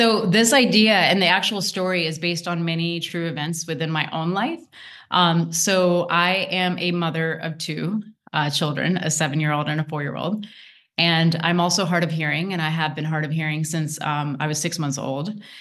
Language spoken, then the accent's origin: English; United States; I'm South Asian, I'm Indian. Although I've been born and raised here in the US, my family comes from Mumbai.